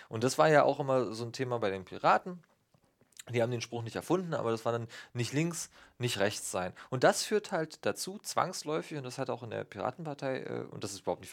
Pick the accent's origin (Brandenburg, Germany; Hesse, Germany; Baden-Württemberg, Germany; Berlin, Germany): Brandenburg, Germany; Ich komme aus Brandenburg, da ist die Mitte der Gesellschaft nicht bunt.